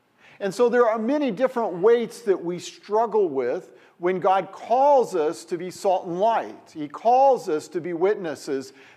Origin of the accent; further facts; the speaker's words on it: West Coast, United States; Well, I grew up on the West Coast and they had foxtails.